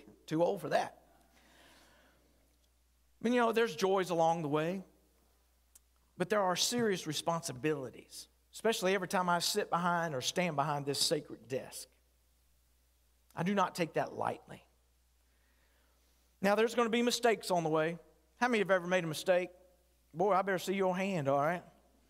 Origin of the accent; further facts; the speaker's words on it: Murfreesboro, Tennessee, United States; I was raised in Murfreesboro, did some training in Pensacola, went to ministry in Dunn, Graham, Newport, and Roanoke.